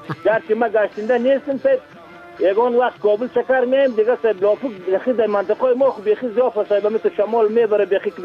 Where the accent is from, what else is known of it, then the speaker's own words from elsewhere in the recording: Bamyan, Afghanistan; من خودی من از بامیان هستم